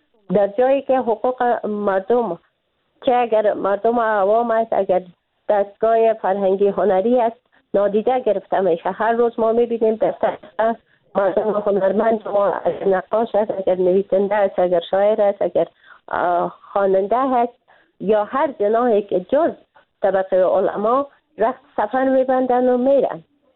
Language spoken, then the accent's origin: Persian; Afghanistan; به عنوان یک افغان، نه به عنوان یک خانم